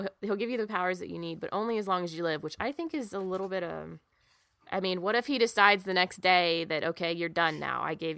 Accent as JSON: {"language": "English", "region": "Appalachia", "country": "United States", "said": "like I said, I'm from Appalachia. My family has lived here and in various parts of Appalachia for generations."}